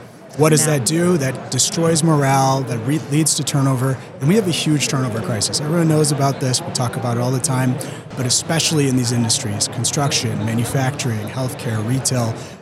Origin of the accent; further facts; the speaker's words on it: Chicago, Illinois, United States; I hail from Chicago, so go Bulls.